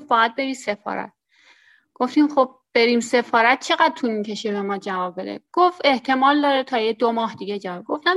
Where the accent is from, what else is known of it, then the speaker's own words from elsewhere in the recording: Tehran, Tehran Province, Iran; moved away as an adult; now in Istanbul, Turkey; از تهران اومدم استانبول، 48 سالمه. توی تهران که بودم مشاور املاک کار میکردم